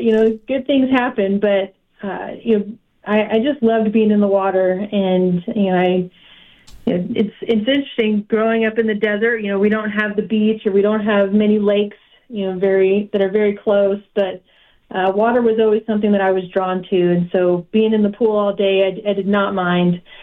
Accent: Tucson, Arizona, United States; Well, you know, growing up in Tucson, and you know, I've been blessed with a very sports-oriented family.

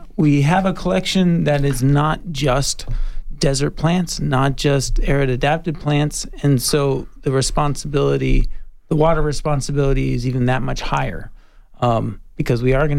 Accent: Tucson, Arizona, United States; I grew up in Tucson, and so in the 80s, everyone had a lawn.

